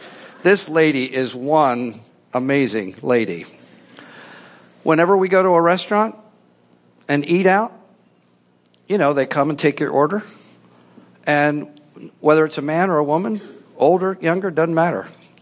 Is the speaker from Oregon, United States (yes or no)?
no; Philadelphia, Pennsylvania, United States; also born or lived in Delaware; I told her I was born in Delaware and grew up in Philadelphia